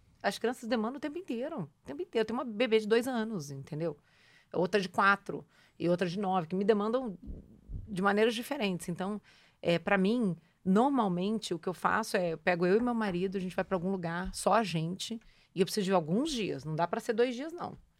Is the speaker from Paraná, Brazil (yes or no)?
no; Rio de Janeiro, Brazil; also born or lived in Ribeirão Preto; Eu nasci no interior de São Paulo, em Ribeirão Preto, mas eu cresci no Rio de Janeiro.